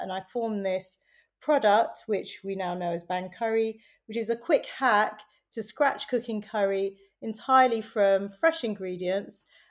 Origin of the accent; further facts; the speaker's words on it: London, United Kingdom; So my heritage is Bangladeshi, and I grew up on Brick Lane